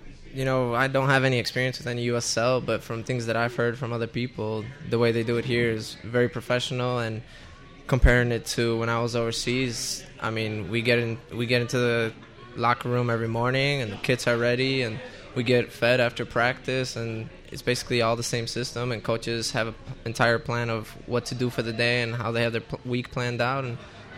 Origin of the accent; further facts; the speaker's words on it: Chicago, Illinois, United States